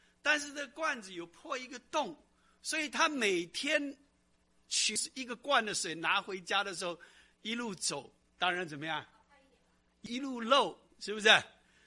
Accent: China; 虽然我们中国人说鲤鱼跃龙门，但是我们是鲑鱼逆流而上

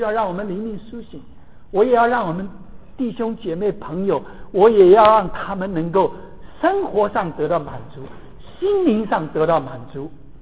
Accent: China; 我们中国人说民以食为天呐

